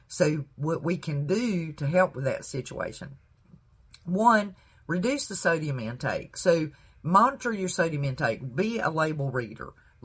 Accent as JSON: {"language": "English", "region": "the South", "country": "United States", "said": "I'm definitely from the South. You can tell by the way I talk."}